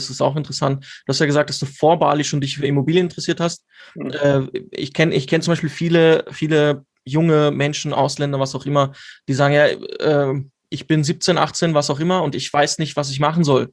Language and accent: German; Vienna, Austria; ich komme aus Wien.